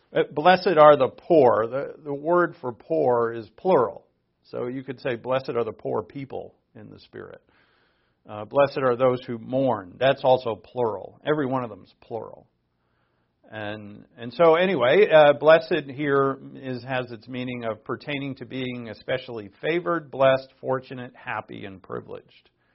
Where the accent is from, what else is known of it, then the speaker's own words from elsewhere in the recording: Newport, Rhode Island, United States; I grew up in Rhode Island, in Newport, Rhode Island, if you ever heard of.